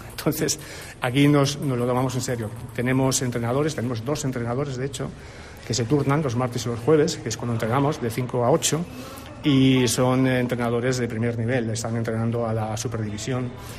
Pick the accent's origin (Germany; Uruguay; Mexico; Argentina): Germany; southeast; yo nací en Alemania, me crié en Alemania, y en Alemania el tenis de mesa es un deporte muy popular. Yo me crié en un pueblecito del sureste, bueno, alemán